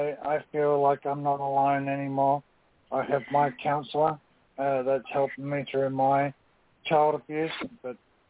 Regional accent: Australia; now in Canada; Yeah, I am from Australia.

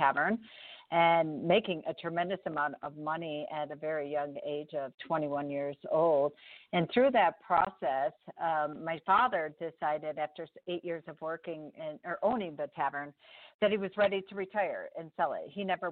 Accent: Buffalo, New York, United States; So my journey starts with I grew up in Buffalo, New York

